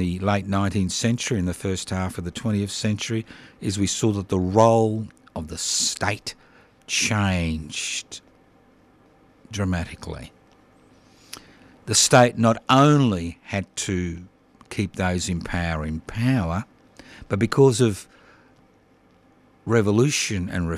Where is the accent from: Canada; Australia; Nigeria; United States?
Australia; Queensland; born there; moved away; I was born in Queensland, so I'm not going to slander you because I'm one of you. Sorry about that. Although I was kicked out of the state in 76